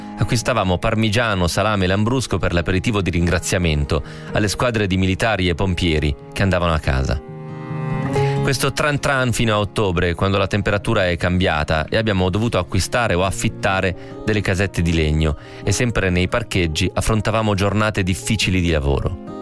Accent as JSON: {"language": "Italian", "town": "San Felice sul Panaro", "region": "Emilia-Romagna", "country": "Italy", "tie": "born or raised there", "said": "conosco gli occhi di tutto il mio paese, San Felice sul Panaro, provincia di Modena, 10.000 anime in mezzo alla pianura padana."}